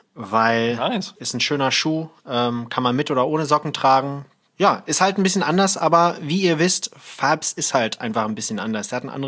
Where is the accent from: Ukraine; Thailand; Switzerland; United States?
Thailand; moved away; Ich habe halt damals ich bin in Thailand aufgewachsen. Da gab's halt andere Cartoons